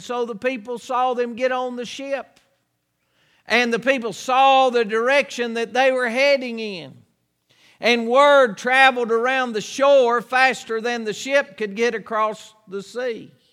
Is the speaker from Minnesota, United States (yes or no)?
no; Boone, North Carolina, United States; I was thinking about growing up. I grew up here, born and raised in Boone, North Carolina.